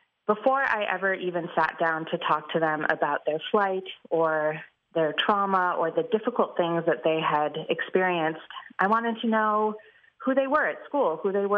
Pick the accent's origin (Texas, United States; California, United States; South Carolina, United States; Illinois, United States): Illinois, United States; Chicago; Yes. I grew up in Chicago. I went to high school in Chicago.